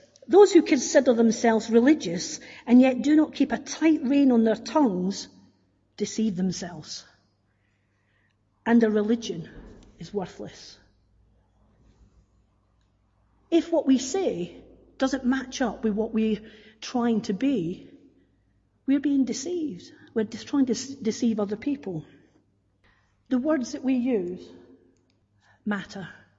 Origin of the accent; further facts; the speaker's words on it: Scotland, United Kingdom; Sometimes people will say to me, talk Scottish, and it's like, well, I think I am talking Scottish.